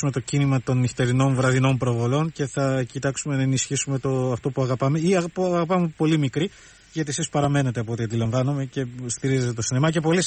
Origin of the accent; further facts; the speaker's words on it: Greece; επειδή είμαστε Έλληνες και αγαπάμε το θερινό